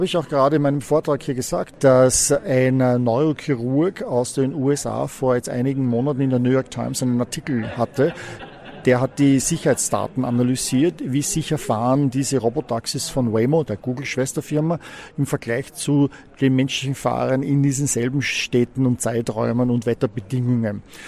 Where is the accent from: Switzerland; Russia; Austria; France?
Austria; Vienna; Ja, ich bin aus Wien, ich bin selber Wiener.